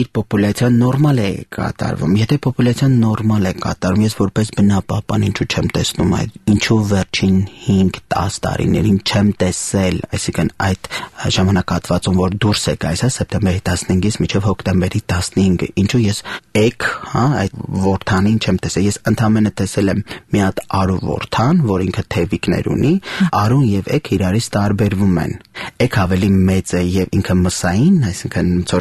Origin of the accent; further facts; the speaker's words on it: Jrarat, Armavir Province, Armenia; born there; ես ինքս ծնվել եմ հենց Ջրառատ համայնքում